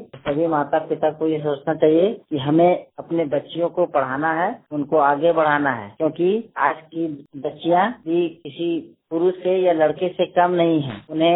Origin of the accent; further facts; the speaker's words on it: Ramgarh, Jharkhand, India; मैं रामगढ़ से हूँ।